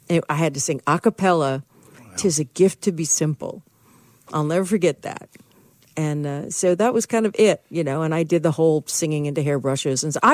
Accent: Burlington, Vermont, United States; born there; I was adopted from an orphanage when I was 7 days old. I was born in Burlington, Vermont. And my father, my adopted father, Milton, was in the Air Force.

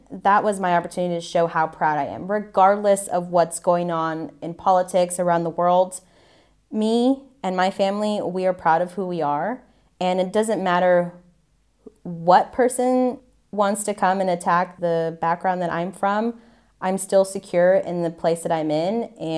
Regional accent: United States; But I'm also an American. And that's our national championship.

